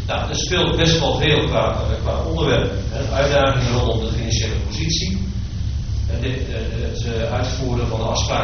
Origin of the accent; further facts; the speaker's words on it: Bleskensgraaf, South Holland, Netherlands; Ik kom uit Blessingsgraaf, uit het Alblasserwaard.